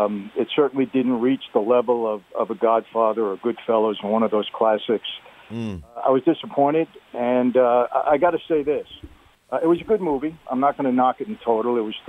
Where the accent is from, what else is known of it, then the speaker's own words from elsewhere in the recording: Brooklyn, New York, United States; I grew up in Brooklyn and certainly, you know, spent a lot of time in Queens, Manhattan, all around that area.